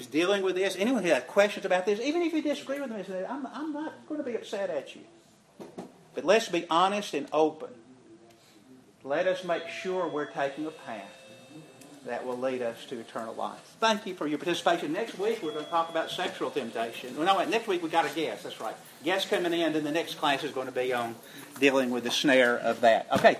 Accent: the South, United States; Here I am from the South, first time in Nebraska, not driving in snow, and I had to drive in the snowstorm.

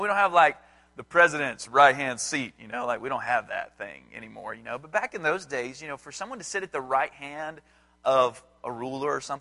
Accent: Alabama, United States; now in Atlanta, United States; I'm from North Alabama. I live in Atlanta, Georgia now

